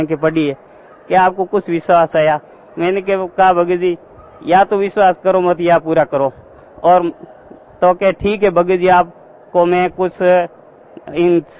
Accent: Barmer, Rajasthan, India; मैं बाड़मेर राजस्थान से आया हूँ

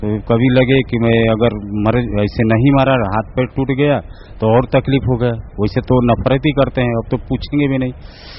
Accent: Surat, Gujarat, India; मैं सूरत गुजरात से आया हूँ।

